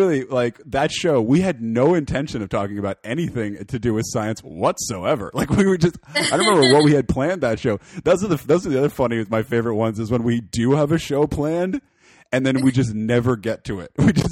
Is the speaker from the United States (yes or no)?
no; Canada; I always say that I'm Canadian because I feel bad for things